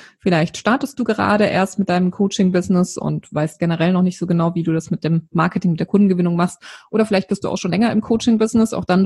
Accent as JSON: {"language": "German", "region": "Odenwald", "country": "Germany", "said": "lebe hier an der wunderschönen Bergstraße, ganz in der Nähe meiner alten Heimat. Ich komme ursprünglich aus dem Odenwald, obwohl ich in meinem Leben schon sehr, sehr viel unterwegs war und lange eben nicht hier war."}